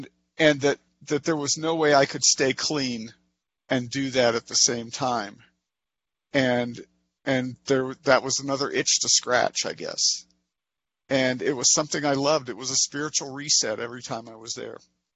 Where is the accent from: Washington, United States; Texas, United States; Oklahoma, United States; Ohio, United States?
Ohio, United States; Cincinnati; I grew up in Cincinnati, and that's where I used, and that's where I got clean.